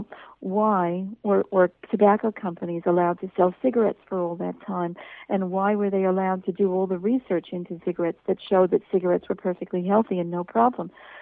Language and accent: English; United States; moved away; So I'm American originally. I've been here for 20 years.